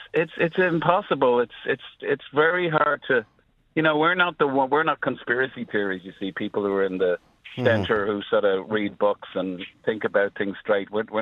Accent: Ireland; And we had it growing up in Ireland, but I think people grew out of it.

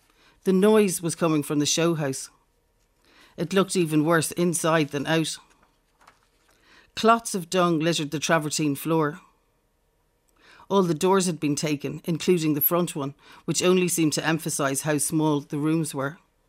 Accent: Northern Ireland, United Kingdom

